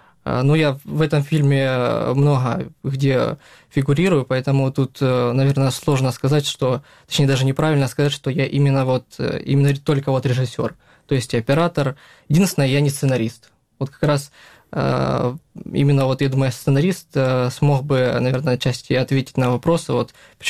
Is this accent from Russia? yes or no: no; Kramatorsk, Donetsk Oblast, Ukraine; Да, я из Краматорска родом.